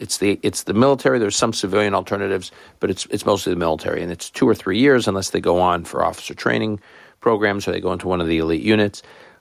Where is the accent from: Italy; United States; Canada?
Canada; I grew up effectively in Canada, which is a smallish country, I guess now medium-sized country.